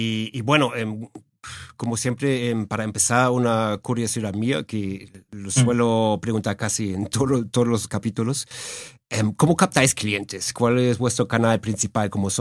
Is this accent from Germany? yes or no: yes; Germany; Spanish is a second language; now in Spain; todo el mundo sabe que soy de Alemania